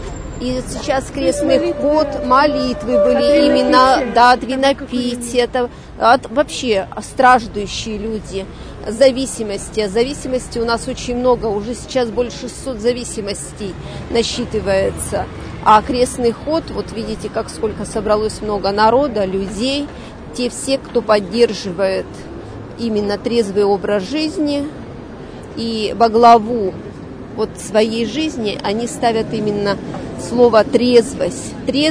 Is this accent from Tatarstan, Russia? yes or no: no; Shadrinsk, Kurgan Oblast, Russia; город Шадринск. Я к вам из Шадринска приехала.